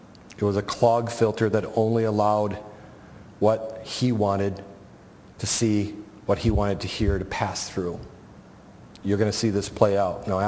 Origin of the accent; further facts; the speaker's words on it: South Vietnam, Vietnam; I'm from South Vietnam.